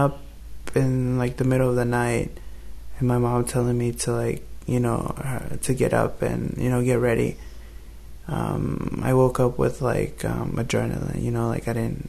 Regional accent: Richmond, California, United States; I am from Richmond, California, and I am 18 years old.

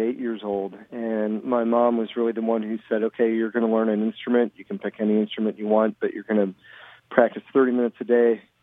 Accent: Western Springs, Illinois, United States; Grew up outside of Chicago in a little town called Western Springs. Went to high school in LaGrange, Illinois, so kind of southwest suburbs.

